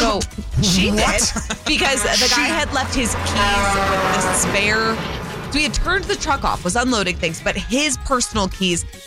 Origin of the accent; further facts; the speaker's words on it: California, United States; I'm from California, and I have a brain, whether you believe it or not.